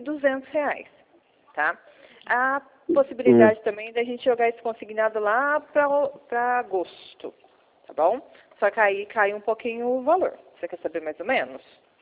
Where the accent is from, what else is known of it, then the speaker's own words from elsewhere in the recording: Mogi Guaçu, São Paulo, Brazil; Como eu sou daqui de Mogi Guaçu